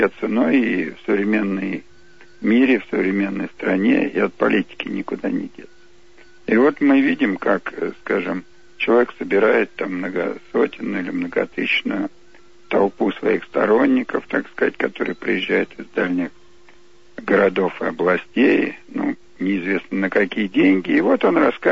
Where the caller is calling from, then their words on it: Moscow, Russia; я из Москвы звоню.